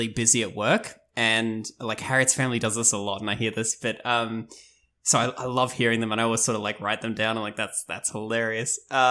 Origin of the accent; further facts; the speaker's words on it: Australia; also born or lived in South Africa; my mother is Dutch and my father is South African, and I was born in South Africa and we came over to Australia when I was like 7 or so.